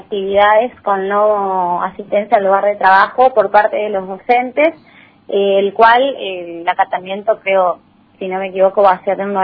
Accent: Argentina; creo que acá como argentinos, que algo está erradicado

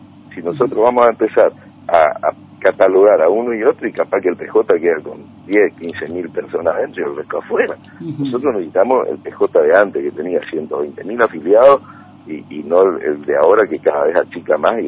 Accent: Argentina; Nosotros somos argentinos y somos peronistas

